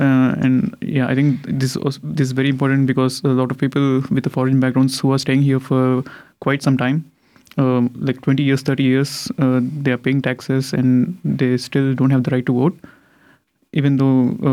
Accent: India; English is a second language; moved away as an adult; now in Freiburg, Germany; I'm from India and I'm doing my master's here in renewable energies. And I was staying in Freiburg for the past 5 years.

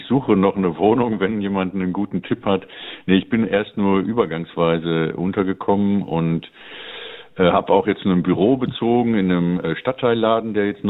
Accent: Cologne, North Rhine-Westphalia, Germany; Köln ist da so ein bisschen ab vom Schuss. Es war auch gut, also ist auch in Ordnung gewesen, ist meine Heimatstadt, aber ich brauchte jetzt mal einen Tapetenwechsel und neue Horizonte.

